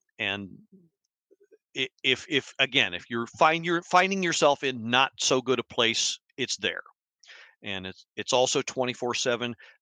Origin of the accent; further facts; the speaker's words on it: Maryland, United States; so lest I forget my home state of Maryland, we also have resources.